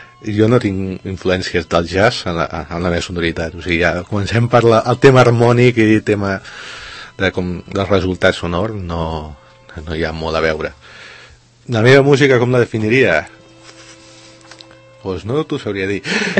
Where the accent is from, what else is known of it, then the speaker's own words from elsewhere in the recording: Sant Cugat del Vallès, Catalonia, Spain; soc un compositor de Sant Cugat